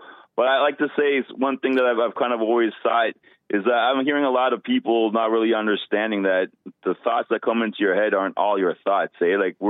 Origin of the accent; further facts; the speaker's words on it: Canada; I'm from Canada.